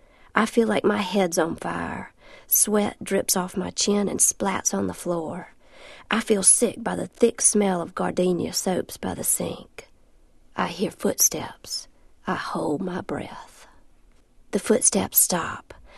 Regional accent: the South, United States; I'm a Southerner.

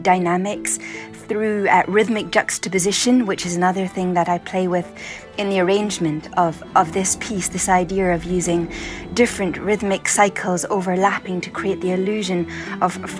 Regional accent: Edinburgh, Scotland, United Kingdom; I grew up in Edinburgh, Scotland. My father's Scottish, but my mother's Irish from Tipperary

